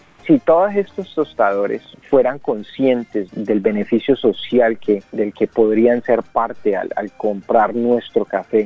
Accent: Colombia; tener algo que mostrar para otras comunidades en mi país, en Colombia

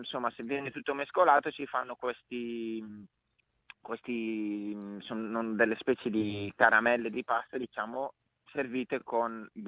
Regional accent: Brescia, Lombardy, Italy; io essendo bresciano, diciamo, noi a Brescia facciamo per ogni occasione facciamo lo spiedo bresciano

